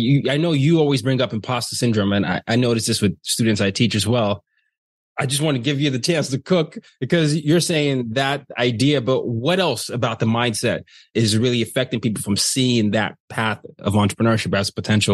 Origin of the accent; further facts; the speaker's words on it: Nigeria; I'm Nigerian